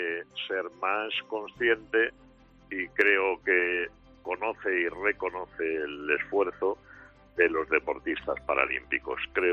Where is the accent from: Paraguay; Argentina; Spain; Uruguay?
Spain; Pero cómo hemos disfrutado también como españoles volviendo a ganar al tenis.